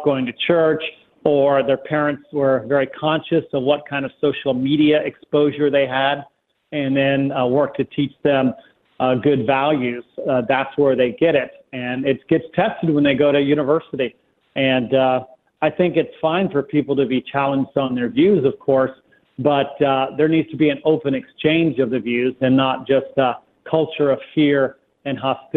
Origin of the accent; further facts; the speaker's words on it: Houston, Texas, United States; now in New York City, United States; And by the way, I live in New York City, but I grew up in Houston, so I love Houston.